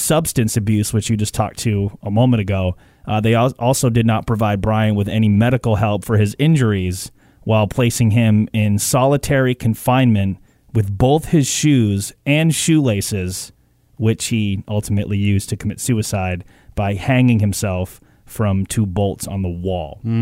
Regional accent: Portland, Maine, United States; used to always run in the Civic Center in Portland, Maine, my hometown.

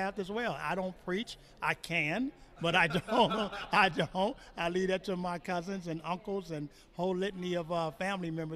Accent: Chicago, Illinois, United States; moved away; Born and raised in that church, kind of, sort of. We came from Chicago here, but it's my family's church.

